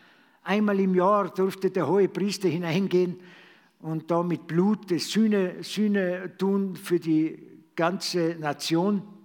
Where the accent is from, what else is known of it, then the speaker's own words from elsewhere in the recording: Tyrol, Austria; ich bin ja ein Tiroler